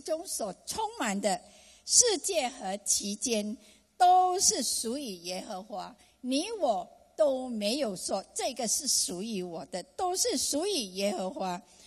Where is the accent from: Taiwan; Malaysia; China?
Malaysia; moved away as an adult; now in Australia; 我在80的年代的时候，我们就开始想要移民，我是从马来西亚来